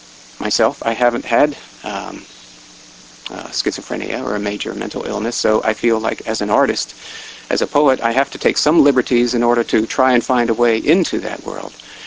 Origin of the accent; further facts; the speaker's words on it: Boston, Massachusetts, United States; also born or lived in Baltimore; I'm from the Boston area, although okay. I was born in Baltimore, Washington, that area.